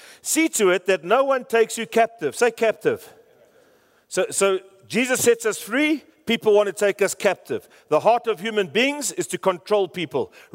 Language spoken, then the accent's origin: English; Pretoria, Gauteng, South Africa; When I grew up in Pretoria, this is how we worshiped.